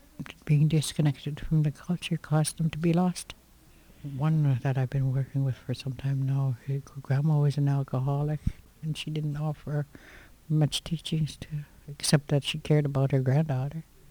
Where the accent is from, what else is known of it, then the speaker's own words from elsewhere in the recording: British Columbia, Canada; born there; I was born on Vancouver Island in 1939.